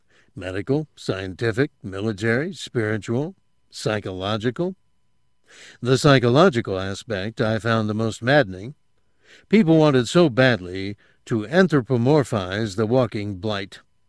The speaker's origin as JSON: {"language": "English", "country": "India", "said": "As an Indian, I had to deal with many aspects of my own culture that had turned self-destructive."}